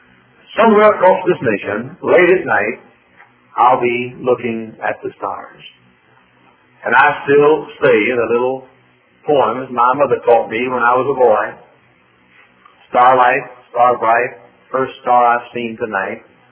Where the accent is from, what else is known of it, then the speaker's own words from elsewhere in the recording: Texas, United States; now in Indiana, United States; I grew up in Texas where the stars at night are big and bright. … And so I live now in Indiana